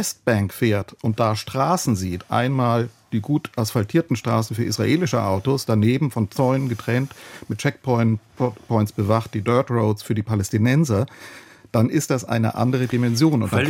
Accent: Germany

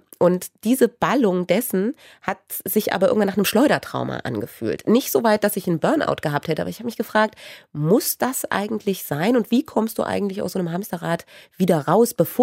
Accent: Frauenwald, Thuringia, Germany; Ja, das ist mein Heimatort.

